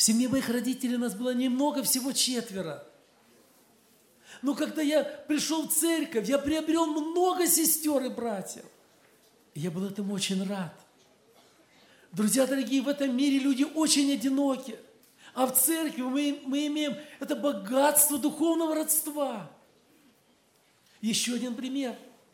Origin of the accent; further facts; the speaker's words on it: Kurganinsk, Krasnodar Krai, Russia; А ты откуда? Я говорю: я с Курганинска.